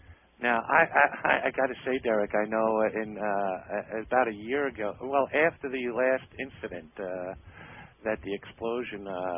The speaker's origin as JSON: {"language": "English", "town": "Brooklyn", "region": "New York", "country": "United States", "lives_now": "Florida, United States", "said": "Well, you know, I am originally from New York"}